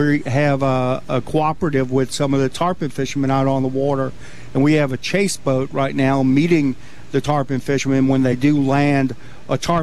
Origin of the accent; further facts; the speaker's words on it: Louisiana, United States; And I grew up in Louisiana where there's, you know, trout everywhere.